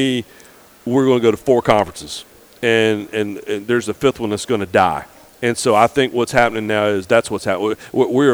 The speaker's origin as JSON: {"language": "English", "region": "the Carolinas", "country": "United States", "tie": "born or raised there", "said": "I grew up in the Carolinas."}